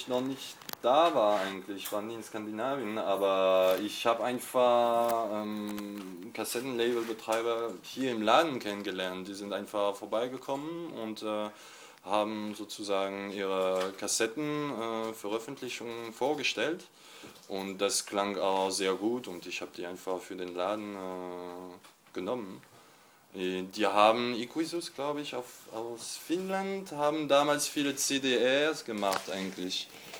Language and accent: German; France; moved away as an adult; now in Berlin, Germany; ich komme aus Frankreich und bin vor 10 Jahren nach Berlin gezogen.